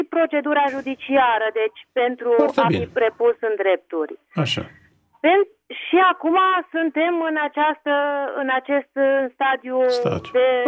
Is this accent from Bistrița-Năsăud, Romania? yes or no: yes; Bistrița, Bistrița-Năsăud, Romania; sunt din Bistrița.